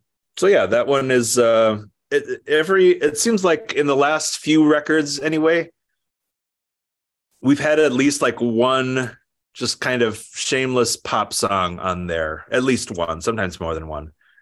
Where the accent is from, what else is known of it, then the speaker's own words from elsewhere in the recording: Minneapolis, Minnesota, United States; it's the place I grew up in Minneapolis here